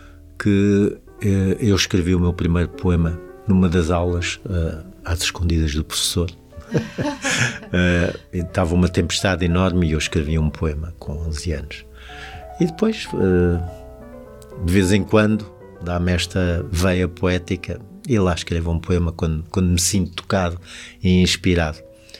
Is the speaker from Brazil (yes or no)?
no; Macau; born there; Bom, eu nasci em Macau. O meu pai cumpriu lá serviço militar, conheceu lá a minha mãe. Minha mãe era refugiada de Cantão quando foi a Revolução Cultural